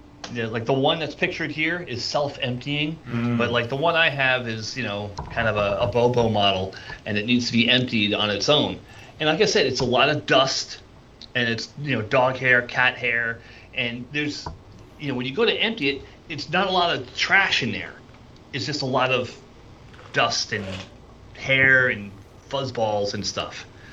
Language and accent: English; New York, United States; now in Florida, United States; close to New York City and eventually moving to Florida, I wanted my children to have as much experience as I had growing up near New York City.